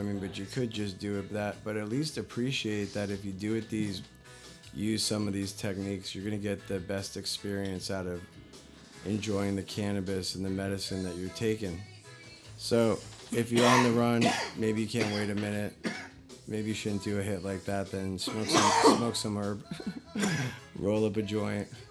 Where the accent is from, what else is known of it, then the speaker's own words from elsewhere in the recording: Mahopac, New York, United States; I grew up in Mayapack. Shout out to all my motherfuckers in Mayapack.